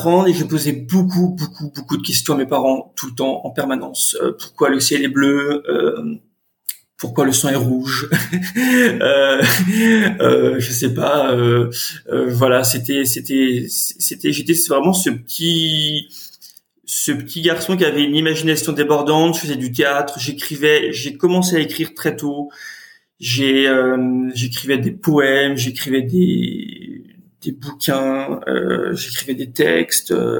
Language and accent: French; Nantes, Pays de la Loire, France; j'ai grandi, je suis né à Nantes, j'ai grandi à Nantes. Mes parents sont nantais, mes grands-parents sont nantais. Enfin, toute ma famille est nantaise depuis, je sais pas quoi, 400, 500 ans. Enfin bon, je viens d'un milieu agricole